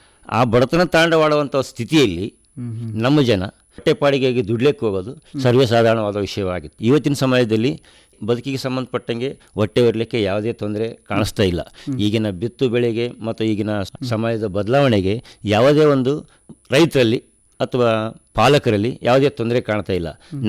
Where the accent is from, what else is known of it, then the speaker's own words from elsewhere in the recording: Jagir Venkatapur, Karnataka, India; ನಾವು ರಾಯಚೂರು ತಾಲೂಕಿನ ಜಾಗೀರ ವೆಂಕಟಾಪುರ ಗ್ರಾಮದಿಂದ ಬಂದಿದ್ದೀವಿ.